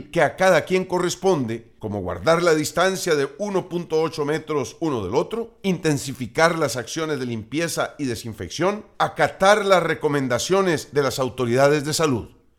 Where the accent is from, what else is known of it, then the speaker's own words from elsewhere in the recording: Costa Rica; Hoy más que nunca, estamos llamados a la solidaridad y la responsabilidad como costarricenses de enfrentar esta dura prueba en una labor de equipo.